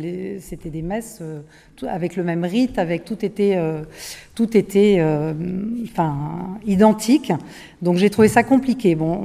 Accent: France; quand on est étranger, expatrié en Chine, en tant que Français à Shanghai

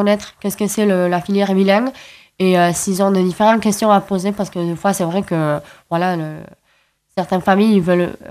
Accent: Hendaye, Nouvelle-Aquitaine, France; French is a second language; Pour moi, le français, c'est ma troisième langue.

